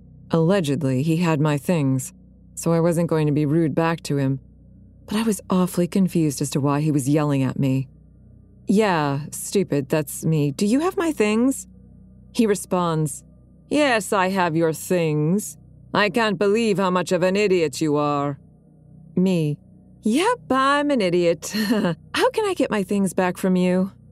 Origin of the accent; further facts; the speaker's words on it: United States; For context, I am an American that does not speak Dutch, and thus I'm speaking in English during this